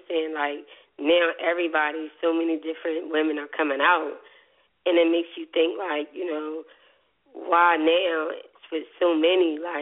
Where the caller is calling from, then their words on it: Philadelphia, Pennsylvania, United States; I'm calling from Philadelphia.